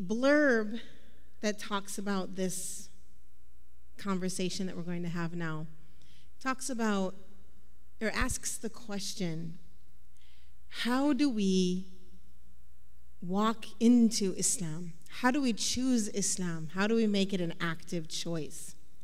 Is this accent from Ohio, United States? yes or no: no; Minnesota, United States; I'm from Minnesota, so it's cold.